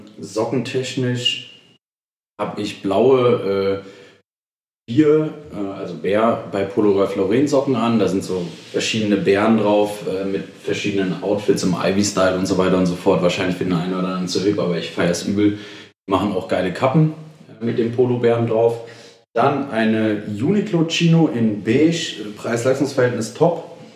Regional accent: Oberursel, Hesse, Germany; Ich komme aus Wursel, das dürfte wahrscheinlich im wenigsten was sagen. Das ist eine mittelgroße Stadt im unmittelbaren Einzugsgebiet von Frankfurt.

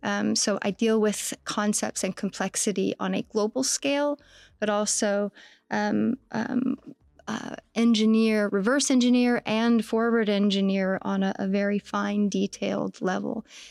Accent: Salem, Oregon, United States; now in Portland, United States; I grew up in Salem, Oregon. I came to Portland in 2002 to live.

